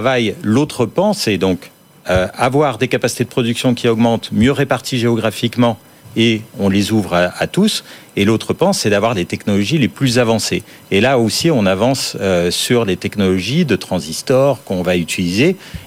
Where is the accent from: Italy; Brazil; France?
France; nous, en tant que Français